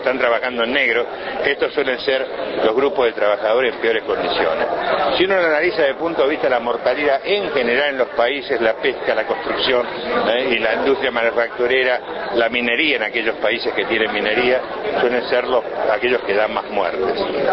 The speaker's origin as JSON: {"language": "Spanish", "country": "Argentina", "lives_now": "Uruguay", "said": "tanto en mi país como aquí en Uruguay hicimos varias diagnósticos sectoriales. Acá en Uruguay recuerdo haber hecho en la construcción, en el sector de la pesca, y en Argentina hemos hecho en 14 o 15 sectores"}